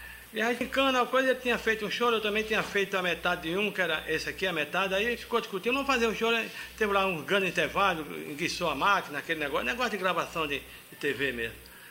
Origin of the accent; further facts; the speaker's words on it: Northeast Brazil, Brazil; um choro mais serripano mesmo, como é na minha terra, né? Aquele chorinho nordestino